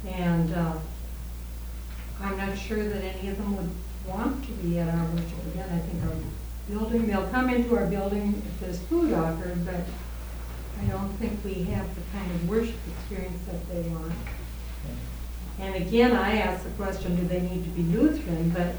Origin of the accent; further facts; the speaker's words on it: Sioux Falls, South Dakota, United States; I'm from Sioux Falls, South Dakota, and of course Native Americans are the largest minority there.